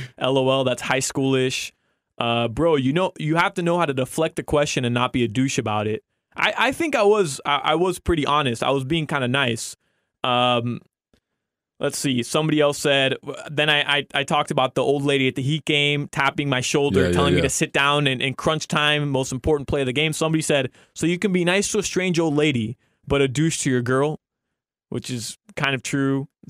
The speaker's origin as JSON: {"language": "English", "town": "Kendall", "region": "Florida", "country": "United States", "said": "I'm from Kendall. That's right up the street from my house."}